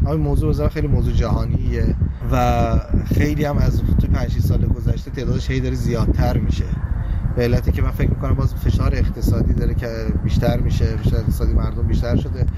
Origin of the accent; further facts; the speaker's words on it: south, Iran; من خودم چون جنوبی هستم به اون منطقه خیلی علاقه بیشتری دارم